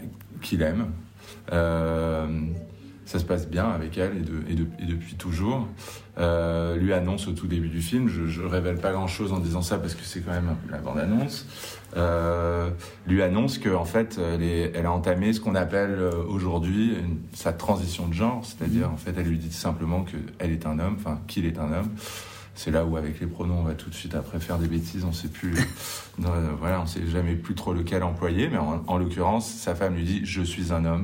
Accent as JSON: {"language": "French", "country": "France", "said": "comme on dit chez nous en France"}